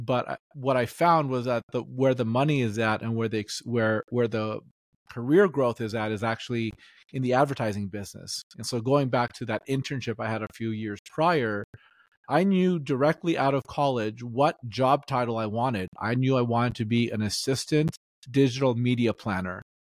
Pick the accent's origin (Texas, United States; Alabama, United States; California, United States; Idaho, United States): California, United States; Los Angeles; also born or lived in New York / Athens; Yeah, I grew up in Los Angeles, the Valley. I spent my whole life here, except for a year and a half where I lived in New York.